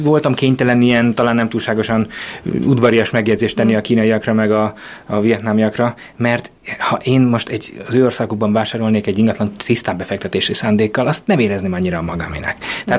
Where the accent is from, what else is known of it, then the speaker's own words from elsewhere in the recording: Mosonmagyaróvár, Győr-Moson-Sopron, Hungary; Az én szülővárosom kvázi főtere egy olyan tér, ahol senki nem lakik. Az egész téren valami 4-5 vagy 6 épület van. Ez Mosonmagyaróvár.